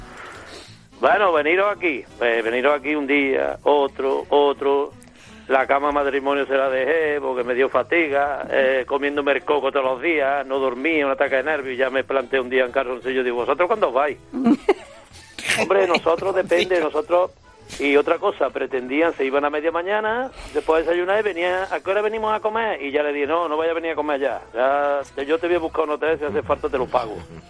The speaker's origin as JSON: {"language": "Spanish", "town": "Córdoba", "region": "Andalusia", "country": "Spain", "said": "yo soy de Córdoba. Vino a casa de mi madre, yo vivo a 200 o 300 metros de mi madre, que en paz descanse."}